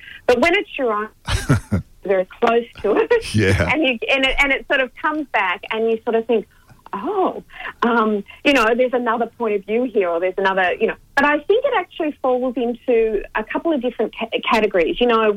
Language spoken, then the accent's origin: English; Dandenong, Victoria, Australia; I grew up in Dandenong and, you know, I had sort of quite a strict Catholic upbringing